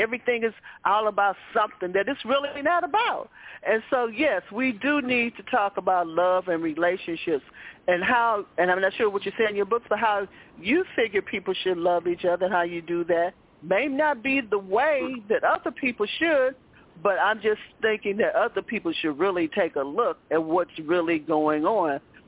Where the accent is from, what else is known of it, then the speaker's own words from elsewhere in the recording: Chicago, Illinois, United States; I grew up in Chicago housing and projects, which was predominantly female residents, okay?